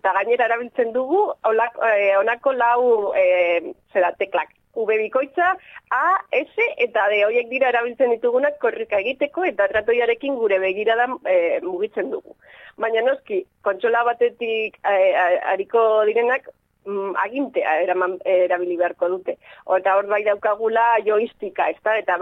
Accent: Vitoria-Gasteiz, Basque Country, Spain; Ni Gasteiztarra naiz

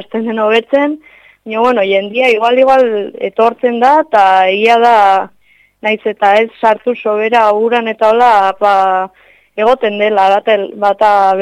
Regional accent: San Sebastián, Basque Country, Spain; Bai, Donostiakoa naiz, bai.

